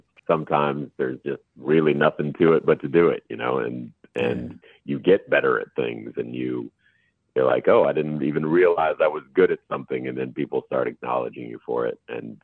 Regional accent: Salem, Oregon, United States; moved away as an adult; also born or lived in Portland, United States; now in New York, United States; I grew up in Portland. I grew up in Oregon

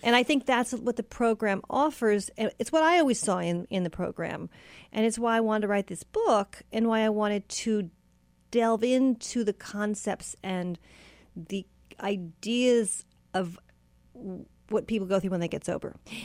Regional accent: California, United States; now in New York, United States; Sort of. I'm a New Yorker by way of California.

